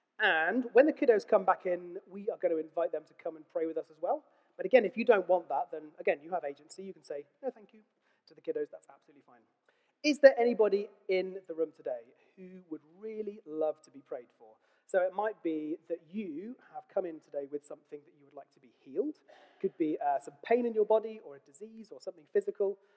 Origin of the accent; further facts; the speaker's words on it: United Kingdom; But I'm also British, so I'm polite.